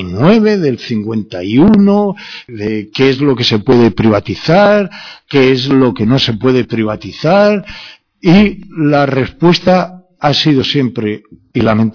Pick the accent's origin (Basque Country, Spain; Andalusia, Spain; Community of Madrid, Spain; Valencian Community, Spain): Community of Madrid, Spain; Madrid; Nosotros, como ciudadanos madrileños, le hemos dado el poder a un gobierno